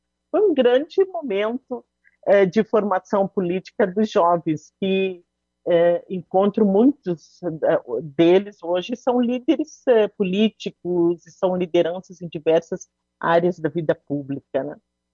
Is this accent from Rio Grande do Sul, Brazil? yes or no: yes; Marau, Rio Grande do Sul, Brazil; born there; eu nasci em Marau, né? Iniciamos como eu sou uma pessoa oriunda do meio rural